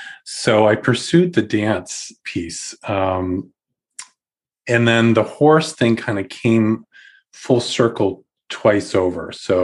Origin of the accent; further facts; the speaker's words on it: New England, United States; born there; now in Rochester, United States; I wouldn't say I'm a Rochesterian, as I was born in New England, moved here in 2010